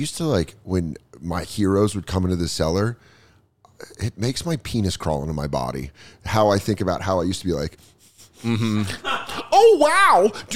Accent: Colorado, United States; now in New York, United States; I'm from Colorado. I'm very pleasant. I live in New York.

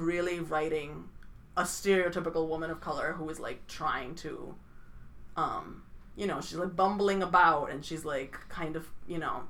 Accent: Saudi Arabia; So I made a film about growing up in Saudi Arabia.

